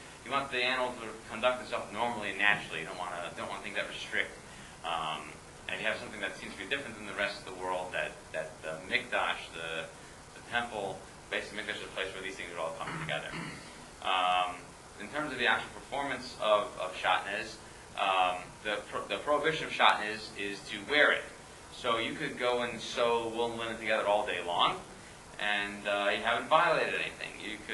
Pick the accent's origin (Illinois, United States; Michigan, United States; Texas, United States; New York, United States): New York, United States; New York City; born there; Yes, I was born in the U.S. I was born in New York City.